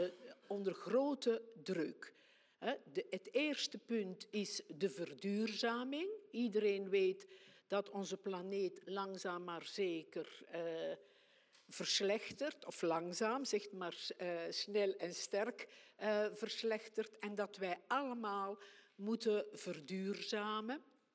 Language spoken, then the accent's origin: Dutch; Belgium; now in Tricht, Netherlands; Ik woon al 40 jaar in Tricht. En zoals je hoort ben ik van Belgische afkomst.